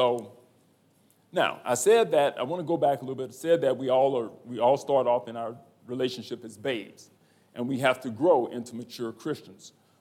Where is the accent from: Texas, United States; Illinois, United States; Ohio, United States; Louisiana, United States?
Louisiana, United States; Lake Charles; now in Baton Rouge, United States; I'm from Lake Charles, born and raised there. Actually, I'm a resident of Baton Rouge now. I've been here longer than I've been there.